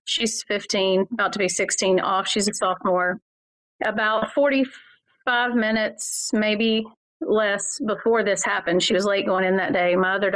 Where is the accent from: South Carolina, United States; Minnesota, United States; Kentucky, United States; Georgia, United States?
Georgia, United States; Winder; I was born and raised here in Winder. This is my home. I've lived here 45 years.